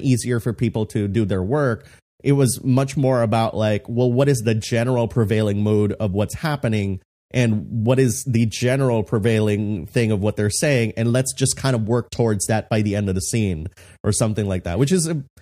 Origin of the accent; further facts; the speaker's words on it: Philippines; moved away as an adult; But I grew up in the Philippines, you know, for a good 18, 19 years.